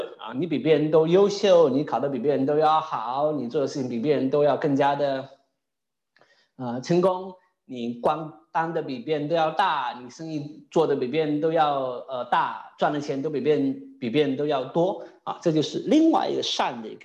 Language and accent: Chinese; China; 我们中国人很喜欢用善这个词的